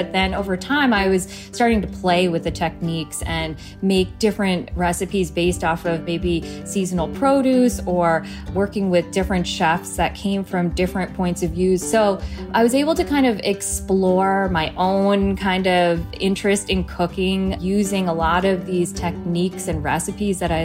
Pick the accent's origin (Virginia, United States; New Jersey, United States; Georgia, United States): New Jersey, United States; New Providence; I was born and raised in Jersey.